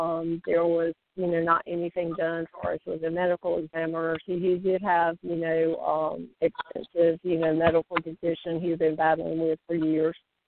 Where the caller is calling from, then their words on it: Virginia, United States; I'm calling from Virginia.